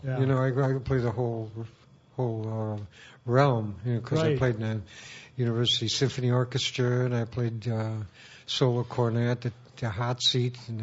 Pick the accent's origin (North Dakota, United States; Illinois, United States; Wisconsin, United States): Wisconsin, United States; Oshkosh; born there; Well, I was actually born in Wisconsin in Oshkosh.